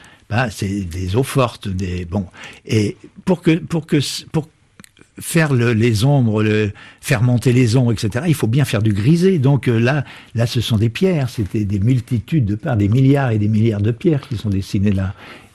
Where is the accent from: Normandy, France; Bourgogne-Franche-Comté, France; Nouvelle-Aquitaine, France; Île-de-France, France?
Normandy, France; Le Havre; born there; Moi je suis né au bord de la mer, je suis né au Havre, etc.